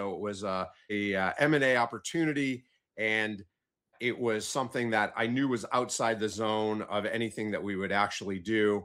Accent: Michigan, United States; And I'm originally from Michigan and Northern Michigan, which is just stunning, beautiful during the summer

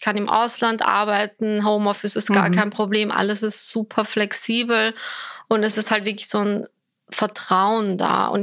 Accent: Vienna, Austria; Ich bin in Wien geboren und aufgewachsen, genau. Aber meine Eltern kommen aus Ankara ursprünglich.

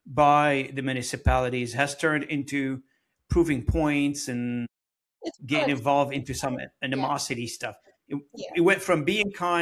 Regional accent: Lebanon; moved away as an adult; now in Canada; I'm from Lebanon originally. I've been here in the country for, I don't know how many decades now. I forgot. I came here as a young man. And I tell you, I came to Canada to become Canadian.

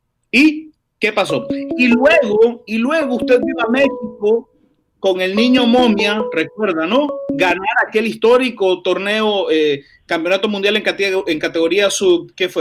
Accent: Nicaragua; como soy nicaragüense no debería hablar de fútbol.

